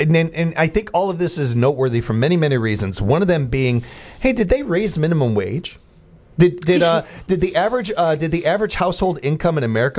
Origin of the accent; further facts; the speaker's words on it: Illinois, United States; born there; Forget the fact that I was born in Illinois.